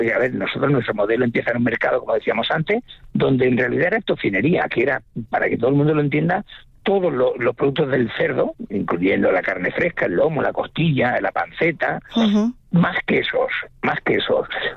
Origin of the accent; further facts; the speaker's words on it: Badalona, Catalonia, Spain; born there; yo soy nacido en Badalona, aquí en Barcelona, hijo de Julio y Amparo, que tuvieron 11 hijos. Ellos, emigraron desde Orihuela, Alicante hasta Barcelona.